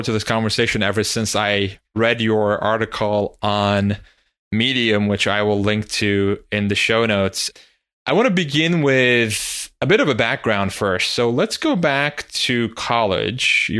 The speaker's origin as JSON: {"language": "English", "country": "Turkey", "lives_now": "United States", "said": "like in my home country of Turkey"}